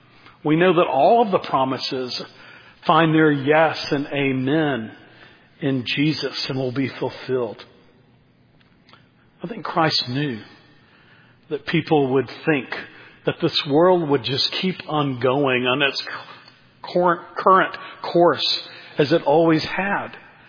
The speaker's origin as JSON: {"language": "English", "region": "Texas", "country": "United States", "tie": "born or raised there", "said": "Growing up in Texas, there was a time in my high school days in which, particularly in one area of Texas, near Tyler, Texas"}